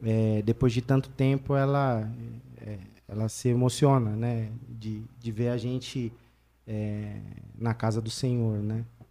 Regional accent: Santos, São Paulo, Brazil; lá em Santos. Eu sou santista, caiçara.

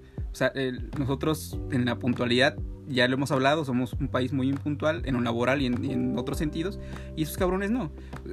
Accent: Morelos, Mexico; yo recuerdo de niño, justamente en Morelos

